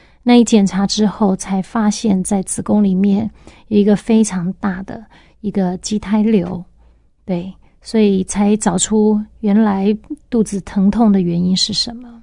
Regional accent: Hualien, Hualien County, Taiwan; also born or lived in Taitung; 从小我出生在台东，那在台东这个地方呢，大家都可以知道是山明水秀的地方。直到五岁的时候，是因为父亲他因为工作的关系，我们就搬迁到花莲。那在花莲这个地方呢，我成长了15年，就是到高中毕业后。

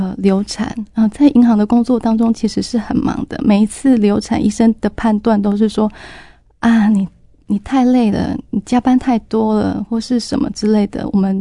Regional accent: Taipei, Taiwan; 我从小是在台北长大。

